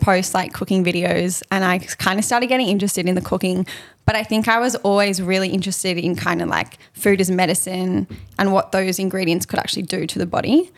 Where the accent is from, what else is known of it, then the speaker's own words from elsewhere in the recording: Sydney, New South Wales, Australia; I just kind of like grew up, I guess like growing up in Sydney, like everyone's pretty active